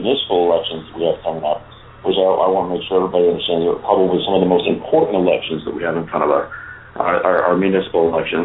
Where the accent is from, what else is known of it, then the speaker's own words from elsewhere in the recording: Florida, United States; You know, I got that little bit of a bug and a hump back when I was a teenager. I grew up in Central Florida.